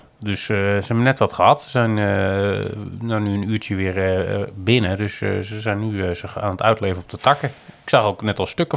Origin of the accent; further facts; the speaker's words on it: Netherlands; We zijn Nederlanders, we hebben altijd wat te zeuren.